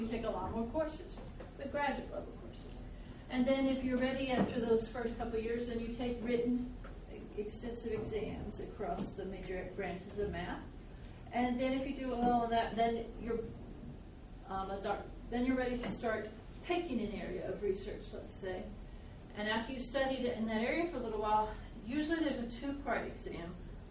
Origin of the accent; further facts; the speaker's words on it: Hollow Rock, Tennessee, United States; So I grew up in Hollow Rock, Tennessee. On the farm, my parents still have the farm, and we grow cotton and corn and soybeans in that area of the country.